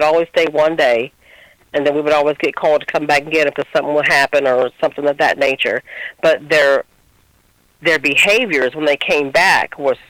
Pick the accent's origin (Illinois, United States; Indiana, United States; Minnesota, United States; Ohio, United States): Ohio, United States; Marion; now in Wooster, United States; I was born and raised in Marion, Ohio, and now I live in Wooster, Ohio with my family.